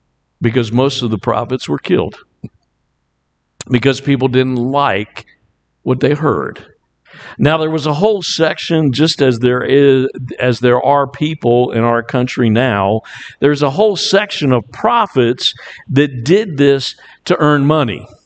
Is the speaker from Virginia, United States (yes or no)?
yes; Virginia Beach, Virginia, United States; But I grew up in the Virginia Beach area, and people coming from North Carolina and telling us what to do was not always advisable.